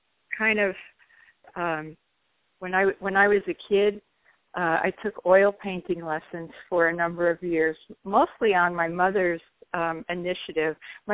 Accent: New Jersey, United States; I grew up in New Jersey in a pretty blue-collar town.

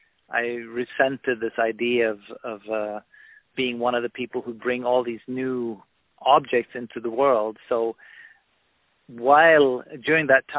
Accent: North Rhine-Westphalia, Germany; also born or lived in Sweden; I'm from Sweden, but I grew up in Germany, and in the Rhine area, so I was very close to Cologne

